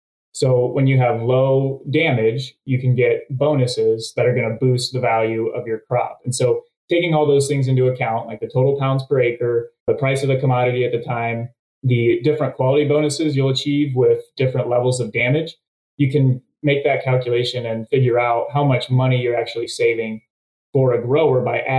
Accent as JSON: {"language": "English", "region": "Ohio", "country": "United States", "tie": "born or raised there", "lives_now": "Central Valley, United States", "said": "Originally, I grew up in Ohio, so very little familiarity with the crops out here"}